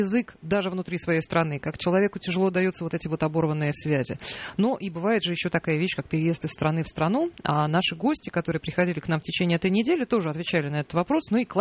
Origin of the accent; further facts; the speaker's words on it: Moscow, Russia; я никогда не меняла место жительства. Я вообще из Москвы больше, чем на месяц, по-моему, в жизни не уезжала.